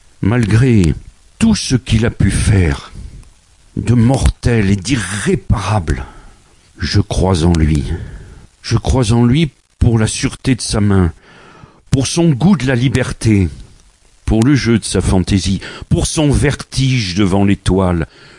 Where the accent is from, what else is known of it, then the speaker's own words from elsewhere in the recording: Brive-la-Gaillarde, Nouvelle-Aquitaine, France; also born or lived in Toulouse / Limoges; Alors après mon enfance, mon adolescence à Brive, j'ai fait mes études universitaires à Toulouse, puis j'ai vécu à Limoges.